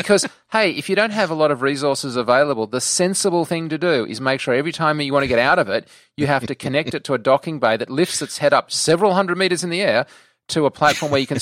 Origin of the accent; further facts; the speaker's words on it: Australia; I'm an Australian. I've lived here my whole life.